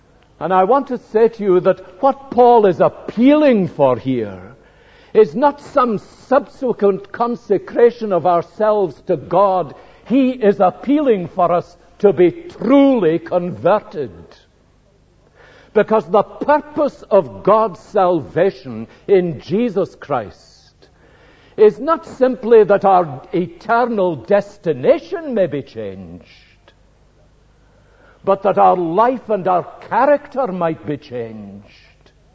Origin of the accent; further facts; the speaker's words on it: Glasgow, Scotland, United Kingdom; When I was a boy, I was brought up in Springburn, and the industrial heart of Springburn here in Glasgow is the Hyde Park Locomotive Company